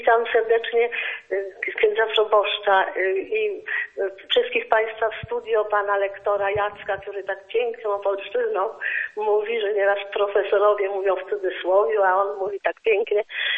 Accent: Warsaw, Masovian Voivodeship, Poland; A sama jestem z Warszawy, przepraszam … z Warszawy.

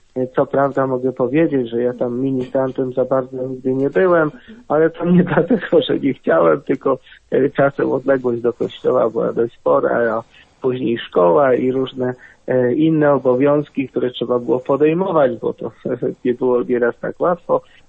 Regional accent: Boleszczyn, Greater Poland Voivodeship, Poland; w moich rodzinnych stronach, bo to jest też diecezja włocławska, parafia Boleszczyn, to niedaleko Turku

